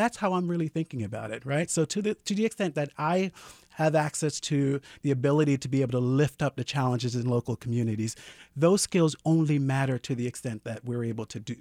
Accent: Jamaica; the small village that I was raised in Jamaica, right?

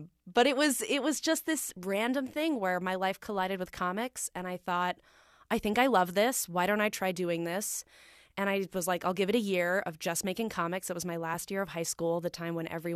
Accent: Texas, United States; also born or lived in New Jersey; I grew up in New Jersey and Texas. I'm kind of a mutt as far as place from where I'm from. But at that time, I was in high school in Texas and dying to get out of Texas.

